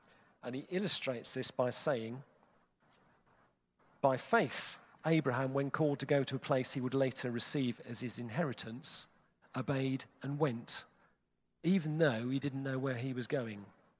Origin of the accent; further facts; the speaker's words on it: Cirencester, South West England, United Kingdom; my hometown of Cirencester, which is in Gloucestershire.